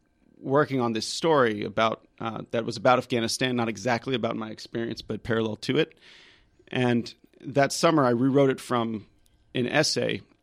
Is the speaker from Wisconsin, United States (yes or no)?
no; Kansas City, Missouri, United States; also born or lived in Dallas / New Orleans; I grew up a little bit. My dad worked for the Red Cross, and so grew up in different places, Dallas, New Orleans, and then Kansas City.